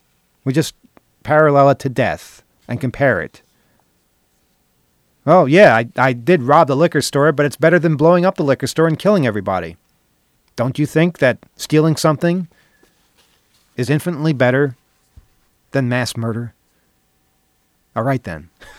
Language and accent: English; United Kingdom; In fact, I, as a British citizen, want to do the opposite.